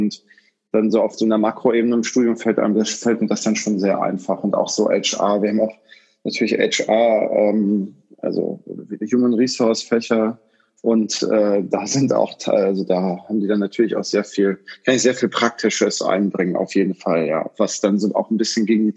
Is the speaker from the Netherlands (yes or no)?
no; Bonn, North Rhine-Westphalia, Germany; now in Dublin, Ireland; ich komme ursprünglich aus Bonn, genau. Ich bin jetzt gerade nach der Insolvenz, bin ich nach Dublin gezogen